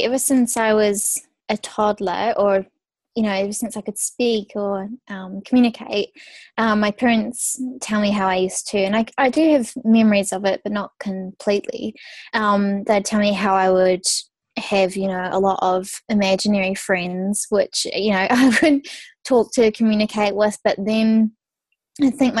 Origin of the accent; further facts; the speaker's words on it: New Zealand; also born or lived in Australia; And then I moved to Australia for 4 years because I'm from New Zealand